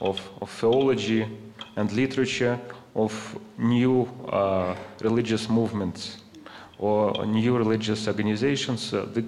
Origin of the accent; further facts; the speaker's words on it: Moscow, Russia; English is a second language; I'm from Russia, from Moscow.